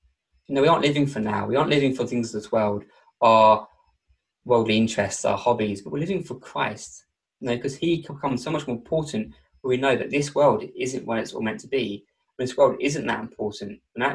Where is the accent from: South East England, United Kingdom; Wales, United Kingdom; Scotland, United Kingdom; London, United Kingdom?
South East England, United Kingdom; Medway; now in Essex, United Kingdom; I come from Medway in Kent originally. That's where my family are